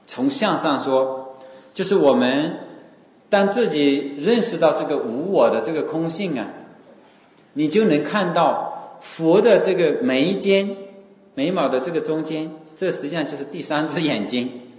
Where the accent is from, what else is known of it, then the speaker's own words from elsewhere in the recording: Wenzhou, Zhejiang, China; 是我们温州人